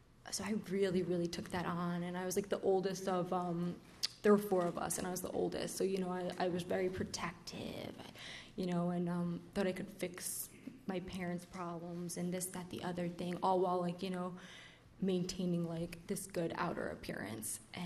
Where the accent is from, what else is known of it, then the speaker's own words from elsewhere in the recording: Brooklyn, New York, United States; Like I said, I'm from Brooklyn, born and raised.